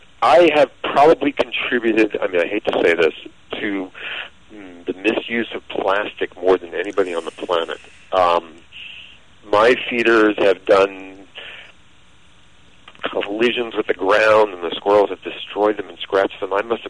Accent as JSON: {"language": "English", "town": "New York City", "region": "New York", "country": "United States", "moved": "as an adult", "said": "began when I moved to Washington back in the late 1980s, and I was living in an apartment by myself. I'm originally from New York City."}